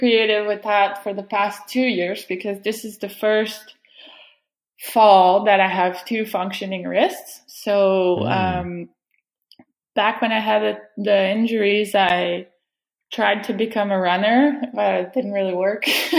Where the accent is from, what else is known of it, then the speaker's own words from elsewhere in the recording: Canada; because as a Canadian, being on the trainer is part of your winter.